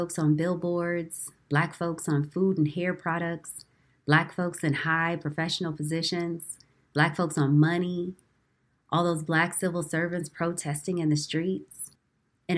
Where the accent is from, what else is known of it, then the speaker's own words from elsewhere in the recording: United States; accent: flat English; When I talked, my flat English accent revealed that I was a guest in their country.